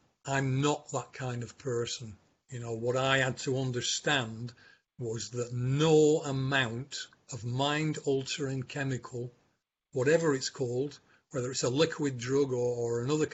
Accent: North West England, United Kingdom; I come from Lancashire

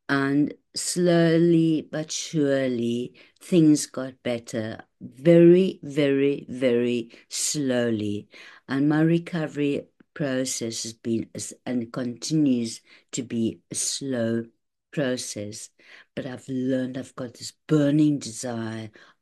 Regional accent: Cape Town, Western Cape, South Africa; moved away as an adult; now in United Kingdom; I'm from Cape Town. I've lived in the UK for many, many years

